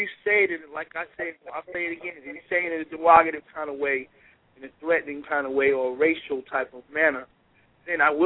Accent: New York, United States; I don't get upset at that, because see, I'm from New York. It's a melting pot, and everybody calls each other.

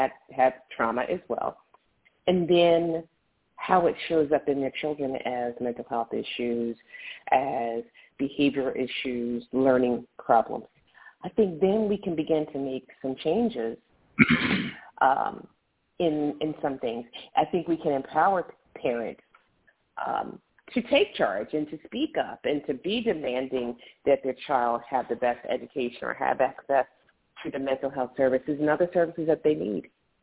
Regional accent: Philadelphia, Pennsylvania, United States; I'm from Philly, so I know what you mean.

